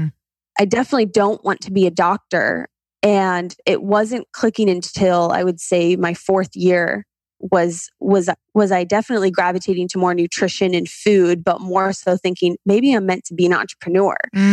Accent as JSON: {"language": "English", "region": "Ohio", "country": "United States", "said": "I am originally from Ohio. Yes."}